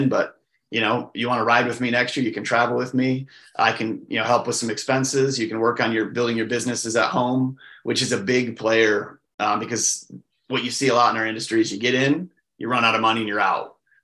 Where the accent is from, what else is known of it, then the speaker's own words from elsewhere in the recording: Holt, Michigan, United States; now in DeWitt, United States; I grew up here in Michigan, in Holt. Right now I live in just north there in DeWitt, but love it in Michigan.